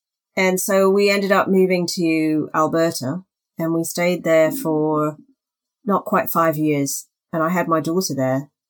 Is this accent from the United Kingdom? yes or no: yes; Wimbledon, London, United Kingdom; accent: South London; also born or lived in Reading / Warwickshire; now in Canada; I went to school in the UK, and I ended up with, I guess, a South London accent because I grew up in Wimbledon.